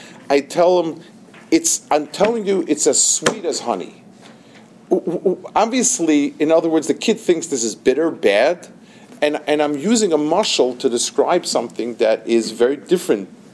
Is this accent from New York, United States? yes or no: yes; New York City, New York, United States; I grew up in Lower East Side, the other side of the river, and it was pretty much a very down. It was down the hills neighborhood.